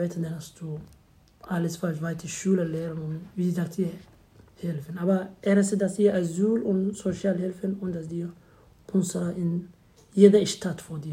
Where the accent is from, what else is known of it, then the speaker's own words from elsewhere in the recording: Mogadishu, Banaadir, Somalia; born there; German is a second language; Ich bin geboren in Somalia, in Mogadischu. Ich bin geboren hier in Somalia, in Mogadischu, seit 1. Oktober 1993.